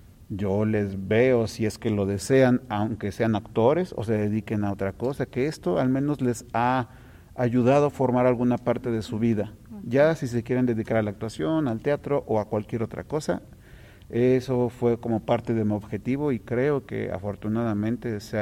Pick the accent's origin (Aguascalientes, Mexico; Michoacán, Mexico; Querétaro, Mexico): Aguascalientes, Mexico; que es mi tierra, que es mi gente, mis actores, actrices de aquí de Aguascalientes